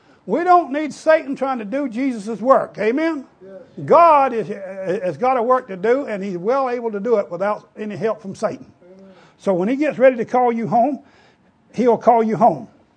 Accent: Louisiana, United States; born there; I was born out here on Three Mile Island out here in Honey Island Swamp.

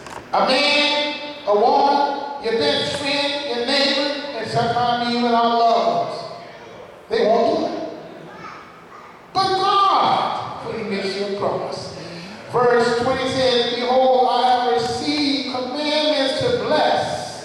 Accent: the South, United States; You know, I have to go back when I grew up down south in the Baptist church.

